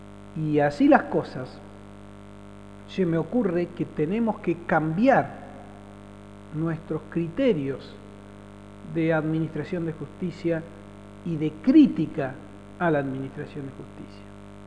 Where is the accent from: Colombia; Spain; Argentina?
Argentina; qué hacemos como argentinos para cumplir nuestra obligación de controlar a nuestros mandatarios